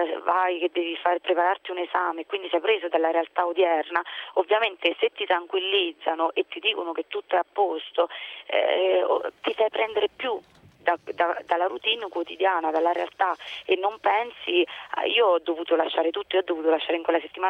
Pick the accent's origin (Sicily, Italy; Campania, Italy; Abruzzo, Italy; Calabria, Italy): Abruzzo, Italy; Celano; Io sono di Celano.